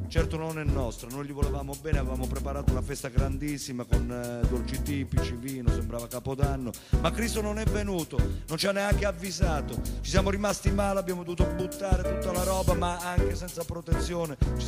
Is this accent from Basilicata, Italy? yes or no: yes; Basilicata, Italy; born there; Va bene, confesso, sono nato in Basilicata.